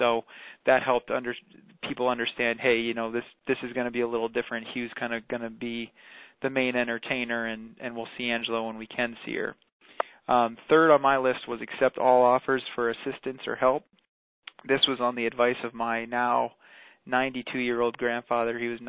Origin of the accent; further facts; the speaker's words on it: Boston, Massachusetts, United States; So my family is from the East Coast, as Kyle mentioned in the introduction. I'm originally from the Boston area.